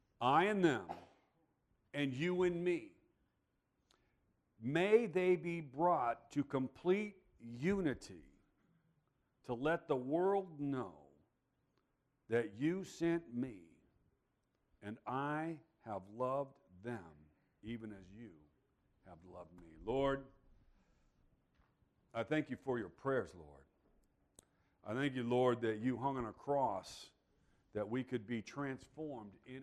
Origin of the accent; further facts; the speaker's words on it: California, United States; We grew up in Imperial Valley.